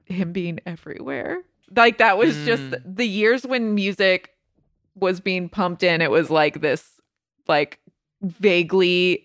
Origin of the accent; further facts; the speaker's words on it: California, United States; I grew up in Southern California. Again, had no say. It was like ska